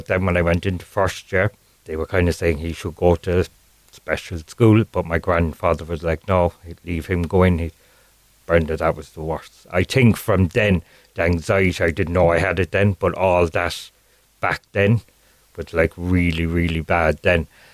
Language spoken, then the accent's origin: English; Carrigaline, Munster, Ireland; I grew up in Carrigaline. In County Cork. I've lived there all my life.